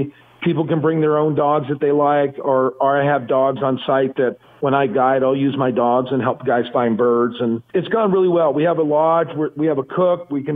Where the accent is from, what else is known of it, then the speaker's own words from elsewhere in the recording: San Pedro, California, United States; I had always been investing in real estate apartments in my hometown, which was San Pedro, California.